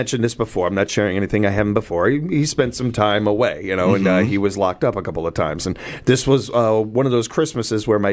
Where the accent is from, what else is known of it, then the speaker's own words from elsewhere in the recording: Midwest, United States; Yes, I have felt the cold. I'm from the Midwest.